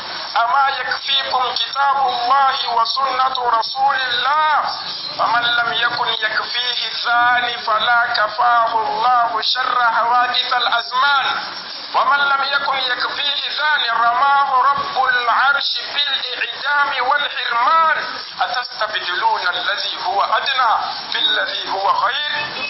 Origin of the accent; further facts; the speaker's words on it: Niger; بلادنا النيجر